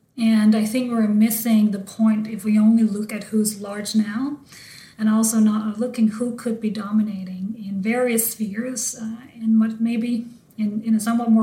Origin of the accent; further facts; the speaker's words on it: Denmark; English is a second language; I grew up in Denmark and always had this, this was just there.